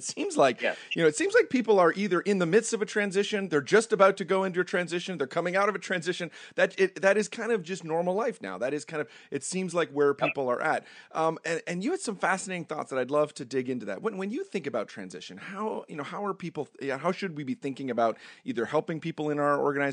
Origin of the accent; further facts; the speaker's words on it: Ontario, Canada; moved away as an adult; now in United States; so I'm Canadian. We talked about that earlier. I was living north of Toronto and moved from there, to New Jersey.